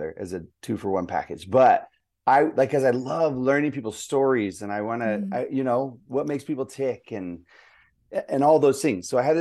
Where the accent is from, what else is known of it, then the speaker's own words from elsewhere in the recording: Houston, Texas, United States; now in Utah, United States; And I grew up in Houston. And so we, in the morning time, went, you know, before school.